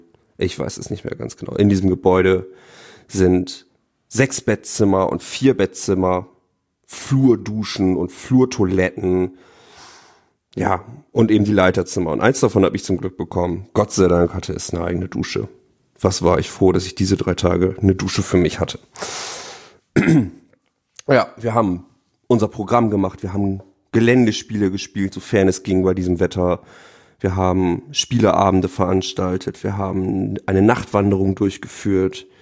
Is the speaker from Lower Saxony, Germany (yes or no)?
yes; Lower Saxony, Germany; now in Bremerhaven, Germany; Ich komme aus Bremerhaven, bin dort zurzeit Referendar seit diesem Schuljahr und komme eigentlich aus einem Vorort von Oldenburg.